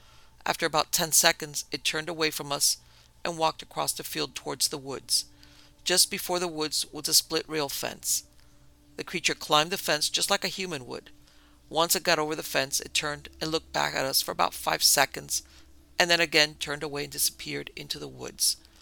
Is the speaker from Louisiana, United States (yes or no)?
no; Pennsylvania, United States; I grew up in Pennsylvania, but we visited West Virginia a lot.